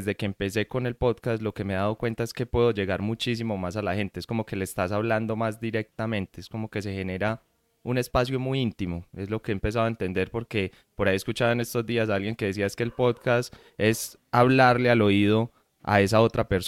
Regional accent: Colombia; Como dijiste, soy de Colombia

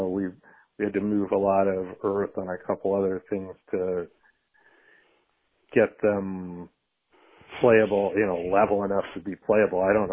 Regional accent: East Coast, United States; I grew up on the East Coast

